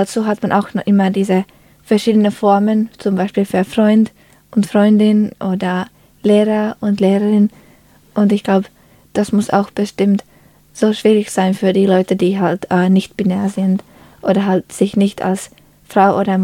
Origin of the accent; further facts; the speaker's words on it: Finland; ich komme aus Finnland und wir haben nur ein Pronomen.